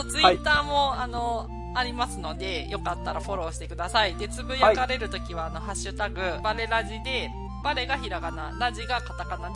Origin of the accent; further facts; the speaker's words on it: Niigata, Japan; accent: Niigata dialect; moved away as an adult; 私、新潟弁を話してることを自分全く認識してなかったのね。